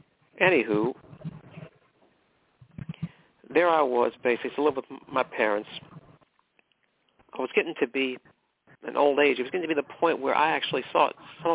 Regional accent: McKinleyville, California, United States; That's my home alma mater. I'm from McKinleyville. McKinleyville, where horses have the right of way.

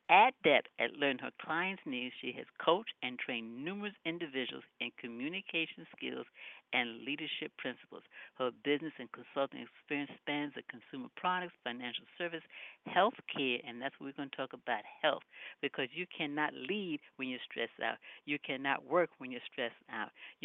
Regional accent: Long Island, New York, United States; You know, I'm from Long Island.

